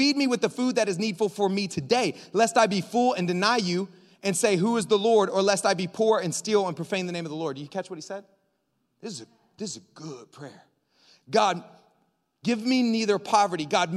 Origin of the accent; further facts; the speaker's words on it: Florida, United States; I grew up in the Gulf of Mexico, like down in the Panhandle, Florida.